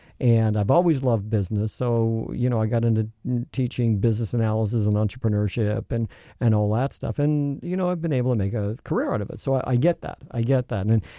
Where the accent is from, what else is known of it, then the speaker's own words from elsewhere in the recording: Newfoundland and Labrador, Canada; I'm from the East Coast and we're all the same. You know, I'm from Newfoundland originally, and I have been in Manitoba for a long time.